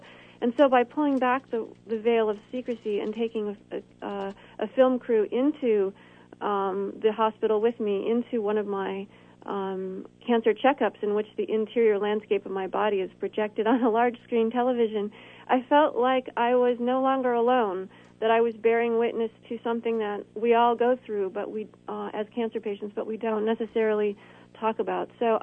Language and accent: English; Illinois, United States; I moved into my sister's basement in my hometown in central Illinois